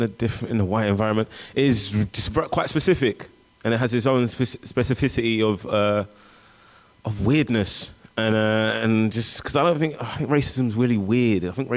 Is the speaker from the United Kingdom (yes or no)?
yes; England, United Kingdom; bro, I'm English.